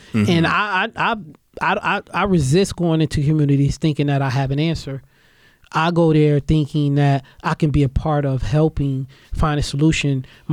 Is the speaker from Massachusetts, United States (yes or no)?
no; Buffalo, New York, United States; now in North Tonawanda, United States; Yeah, I'm right from the Fruit Belt, right here. You know, right here in the Fruit Belt, and I could be in Springville in one afternoon, and the next day I could be in North Tonawanda. Mm-hmm. Which is where I live, by the way.